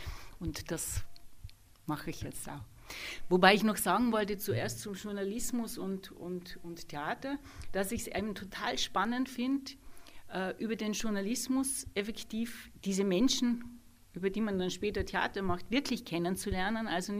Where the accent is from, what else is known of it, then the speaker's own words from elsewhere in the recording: Tyrol, Austria; now in Vienna, Austria; weil ich bin ja Tirolerin eigentlich, auch wenn ich dann doch früh weggegangen bin nach Wien.